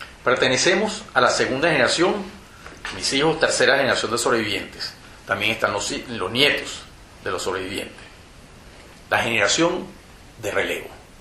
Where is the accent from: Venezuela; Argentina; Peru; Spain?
Venezuela; de niño, yo no lograba entender cómo la familia de mis amigos en Venezuela, mi tierra natal